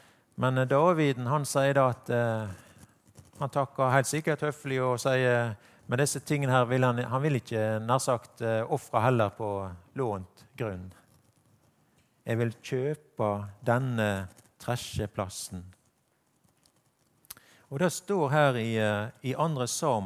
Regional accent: Vestland, Norway; Sånn at jeg, sant, som stril, en enkel sjelslek, kan lese disse tingene her.

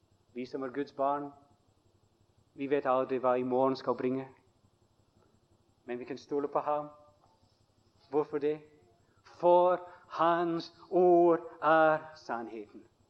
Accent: Scotland, United Kingdom; Norwegian is a second language; jeg kan se tilbake igjen til mange fine troende da jeg vokste opp i Skottland.

